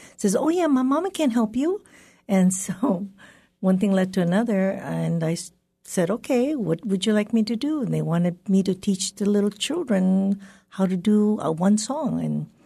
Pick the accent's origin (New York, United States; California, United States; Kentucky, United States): California, United States; I grew up in San Mateo County, San Mateo High School, graduated there.